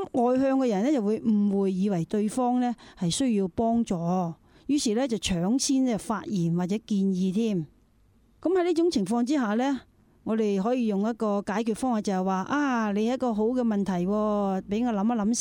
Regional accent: Guangdong, China; 因為我係廣東人啦，因為我身邊後嚟我認識咗啲比較多啲普通話嘅人士啦，佢同我好難溝通噶，好多時唔明白我講乜嘢。

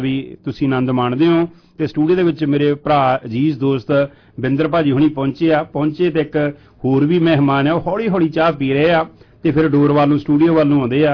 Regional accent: Punjab, India; now in Canada; ਅਸੀਂ ਪੰਜਾਬ ਤੋਂ ਏਡੀ ਦੂਰ ਆ ਕੇ ਇੱਥੇ ਅਸੀਂ ਵੀ ਨੌਕਰੀ ਕਰਨ ਡਏ ਹਾਂ

